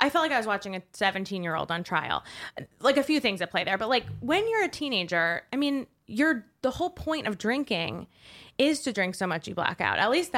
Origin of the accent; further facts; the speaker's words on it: New York, United States; I'm from Westchester, New York.